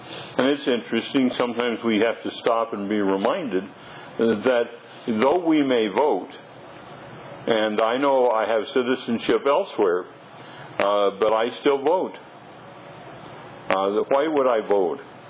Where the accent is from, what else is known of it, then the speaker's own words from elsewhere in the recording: United States; I mean, I am an American by birth. I have the rights of citizenship by birth.